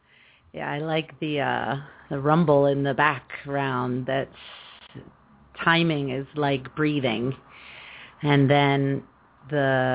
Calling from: New York City, New York, United States; I am calling in from New York City.

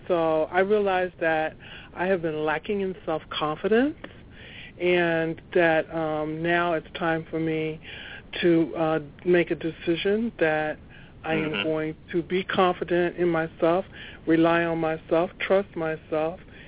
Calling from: Maryland, United States; Yes, Maryland.

